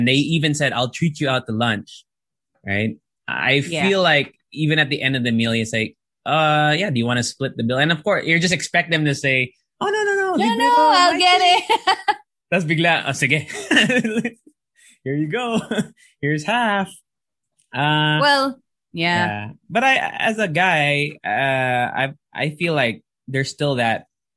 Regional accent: Philippines; I have a documentation saying that I'm Filipino, so I was able to register to vote.

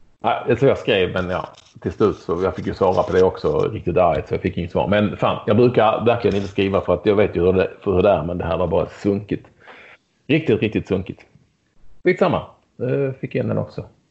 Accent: Skåne, Sweden; Lindängen där jag kommer ifrån, som jag gick ju på Hermosdalskolan.

